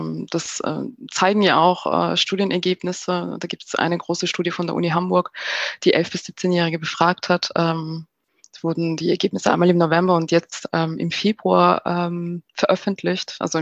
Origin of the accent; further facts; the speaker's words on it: Vienna, Austria; now in Berlin, Germany; ich bin ja auch nicht in Berlin zur Schule gegangen, sondern in Wien. Ich bin in Wien geboren und aufgewachsen.